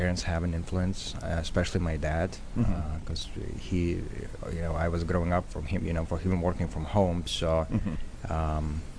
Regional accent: Lithuania; I grew up in, I was born and raised in Soviet Union, and then after the collapse of Soviet Union, the country, mm-hmm. Lithuania

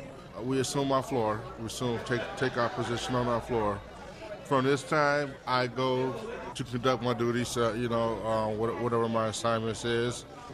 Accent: Detroit, Michigan, United States; I'm from Detroit, Michigan, so all of my family members served in the auto industry in one form.

